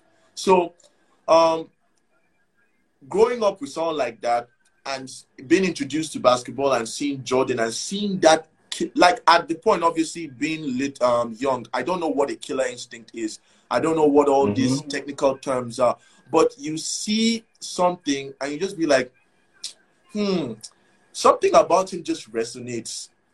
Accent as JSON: {"language": "English", "country": "Nigeria", "said": "But see, I'm Nigerian down to the core."}